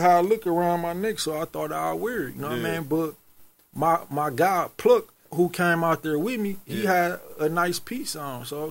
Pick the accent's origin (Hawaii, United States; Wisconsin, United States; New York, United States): Wisconsin, United States; Milwaukee; So I'm like, bro, I'm from Milwaukee, bro. You know what I mean? Like, we don't care about none of that out here.